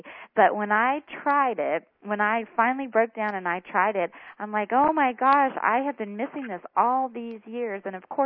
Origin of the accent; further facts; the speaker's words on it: Texas, United States; and I'm from Texas, and I'm from home cooking and desserts at every meal